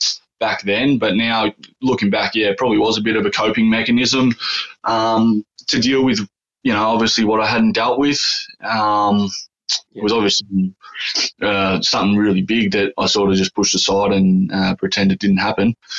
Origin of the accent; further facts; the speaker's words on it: New Zealand; especially being a Kiwi